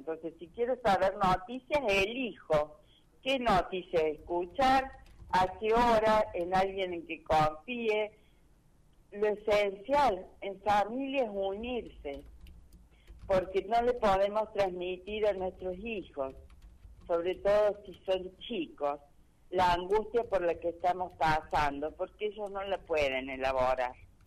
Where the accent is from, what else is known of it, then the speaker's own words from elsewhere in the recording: Argentina; Y lo real es que como argentinos y como pueblo, siempre hemos encontrado la manera de salir.